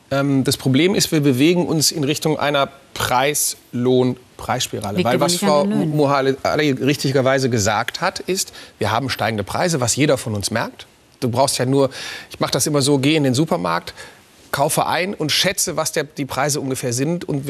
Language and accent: German; Krefeld, North Rhine-Westphalia, Germany; in meiner Heimatstadt Krefeld